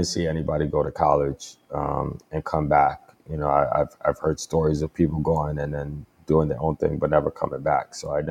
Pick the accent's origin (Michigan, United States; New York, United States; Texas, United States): New York, United States; New York City; I mean, I grew up in New York City, where it was, you know, very, very heavily drug infested neighborhood, where I grew up at.